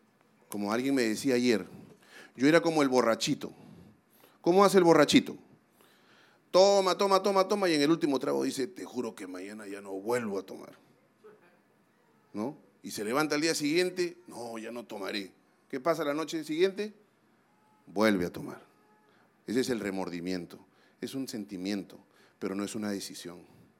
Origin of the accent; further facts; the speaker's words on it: Peru; Y volví al Perú y tomé la decisión de renunciar a todo lo que yo había construido en ese país, en mi país.